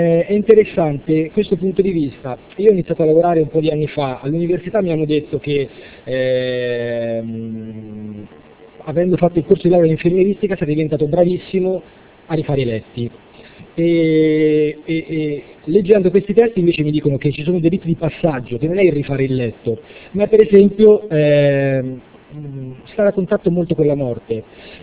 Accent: Perugia, Umbria, Italy; Io vengo da Perugia, sapete benissimo, è una città molto famosa in questo periodo per il cioccolato.

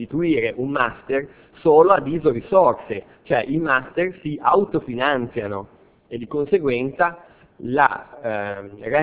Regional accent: Genoa, Liguria, Italy; A questo punto capite che sono prevenuto, dato che mi ha detto che sono genovese

